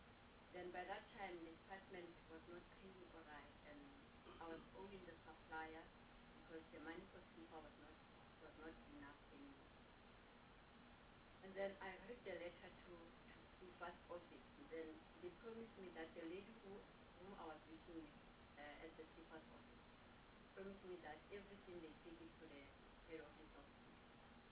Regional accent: Bloemfontein, Free State, South Africa; I'm from Bloemfontein. I'm working as a contractor for the RDP houses in Khalif district in Free State.

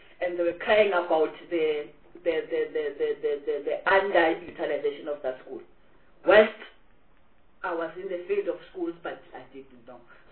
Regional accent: Gauteng, South Africa; So whilst I'm coming from Gauteng, I may be speaking also to others that may hear that now all these academies are in Gauteng.

